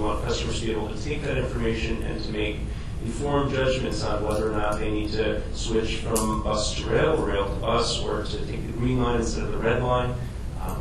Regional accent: New York, United States; I mean, I come from the New York area.

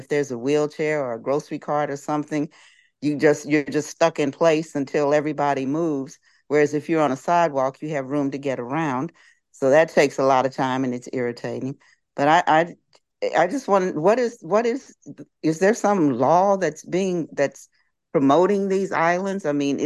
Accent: Kansas City, Missouri, United States; I am an African-American female, and I'm wearing a face mask and a T-shirt honoring my hometown, Kansas City Chiefs Super Bowl champions.

